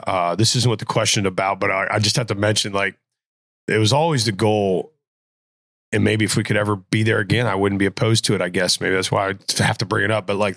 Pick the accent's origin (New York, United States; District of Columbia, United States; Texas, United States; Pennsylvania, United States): Pennsylvania, United States; now in Virginia, United States; I'm from Pennsylvania, where there were bars. I came to Virginia.